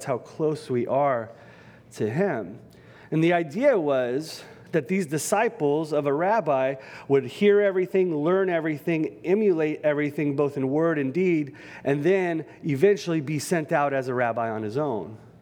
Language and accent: English; California, United States; I gotta remember, I can't offend every Californian, but I'm from California, so I can do that, right?